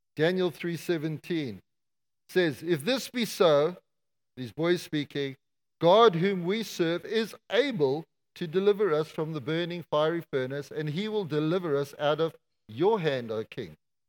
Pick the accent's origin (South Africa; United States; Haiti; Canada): South Africa; Well, I grew up in South Africa.